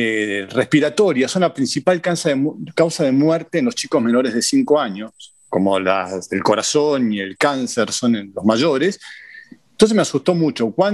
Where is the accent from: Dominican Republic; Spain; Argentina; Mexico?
Argentina; now in Uruguay; por más que yo esté viviendo en Uruguay, mi país sigue siendo Argentina y va a ser siempre Argentina, y mis afectos están allá